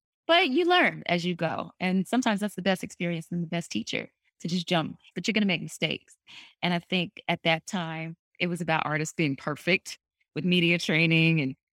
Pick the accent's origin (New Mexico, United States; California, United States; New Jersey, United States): New Jersey, United States; I'm a girl from Jersey